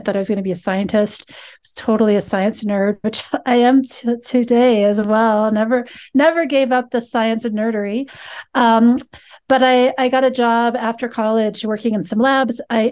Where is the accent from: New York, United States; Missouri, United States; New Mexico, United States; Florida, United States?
New Mexico, United States; also born or lived in Colorado; So I'm from New Mexico originally, but then I went to University of Colorado.